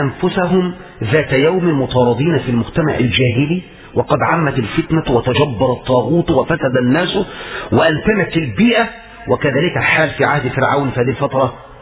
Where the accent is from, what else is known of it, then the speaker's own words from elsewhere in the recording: Egypt; also born or lived in Saudi Arabia; اثرنا نعيش في مصر وتركنا السعوديه نعيش في مصر